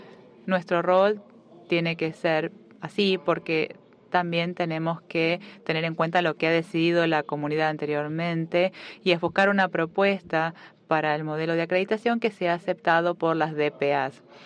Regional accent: Puerto Rico; soy de Puerto Rico

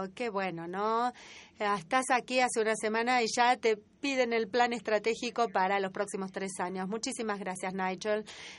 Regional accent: Jordan; de Jordania.

